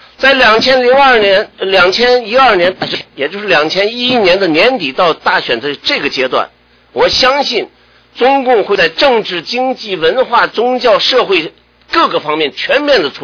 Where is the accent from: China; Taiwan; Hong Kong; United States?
Taiwan; 我们台湾人很相信这个佛，有很多佛教的这些这个信徒啊